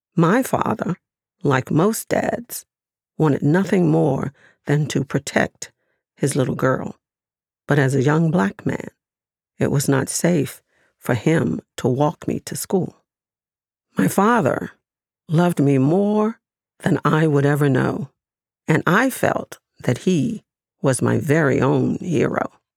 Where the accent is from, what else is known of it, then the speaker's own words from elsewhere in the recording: New Orleans, Louisiana, United States; I was chosen to be the first Black child to go to an all-white school, William France Elementary, in my hometown, New Orleans.